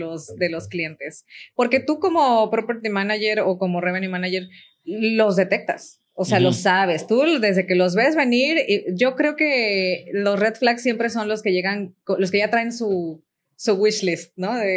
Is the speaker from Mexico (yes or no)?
yes; Michoacán, Mexico; en hoteles, en Michoacán, de donde soy originaria